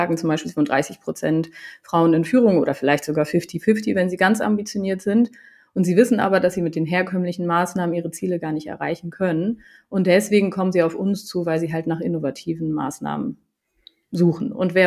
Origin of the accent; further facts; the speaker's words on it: Germany; also born or lived in Sweden; ich bin in Schweden geboren, ich bin aber in Deutschland groß geworden, habe aber dann nochmal das Glück gehabt, in Kopenhagen studieren zu können und habe auch noch Familie in Schweden.